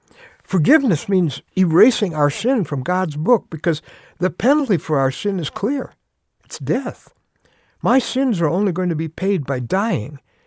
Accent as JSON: {"language": "English", "town": "Chicago", "region": "Illinois", "country": "United States", "tie": "born or raised there", "said": "See, growing up in Chicago, my hero was the second baseman of the Chicago White Sox."}